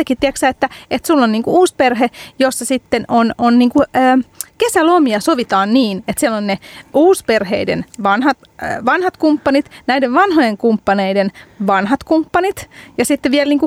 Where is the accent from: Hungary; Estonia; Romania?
Hungary; first language Hungarian; Finnish is a second language; kun me vielä puhutaan unkariksi, unkari on mun äidinkieli ja mun lasten kieli silloin, kun ne kommunikoi mun kanssa